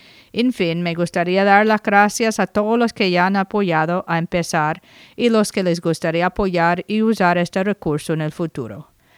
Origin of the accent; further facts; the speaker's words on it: New Jersey, United States; born there; Spanish is a second language; also born or lived in Pennsylvania / Germany / Costa Rica; now in New Hampshire, United States; Nací en New Jersey, también viví en Pensilvania cuando era joven. He viajado a muchos países del mundo, viví en Alemania durante 2 años y Costa Rica por 9 años. En 2003 me mudé a New Hampshire, donde ahora vivo y enseño.